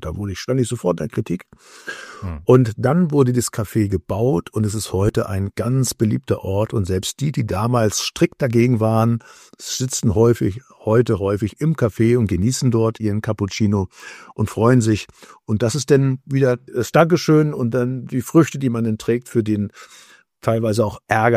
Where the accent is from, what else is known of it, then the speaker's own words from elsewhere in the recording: Hamburg, Germany; Also ich bin ja in Hamburg groß geworden als Sohn einer hanseatischen Kaufmannsfamilie.